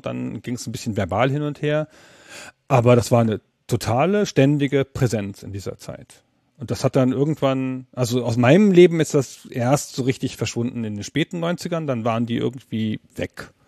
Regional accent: Lower Saxony, Germany; Und in Südniedersachsen, wo ich herkomme, also Holzminden, Uslar, Göttingen, so diese Gegend, das Bermuda-Dreieck zwischen Hannover und Göttingen und Braunschweig, so.

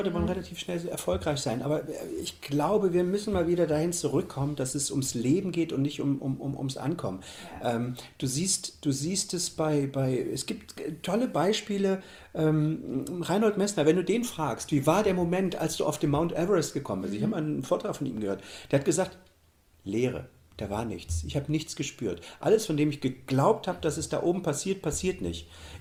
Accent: Germany; Ich bin ja in der DDR groß geworden, da gab es die Polytechnische Oberschule, auf die bin ich gegangen, 10 Jahre.

